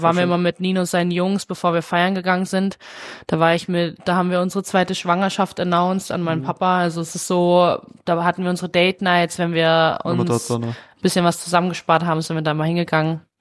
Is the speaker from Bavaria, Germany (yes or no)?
yes; Munich, Bavaria, Germany; ich bin ein Münchner Kindl.